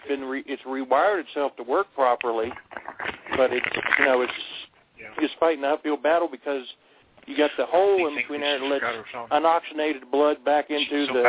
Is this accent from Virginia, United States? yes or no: yes; Virginia, United States; I'm from Thomasbrook, Virginia. I'm not too far from where you was in Bluefield Hell.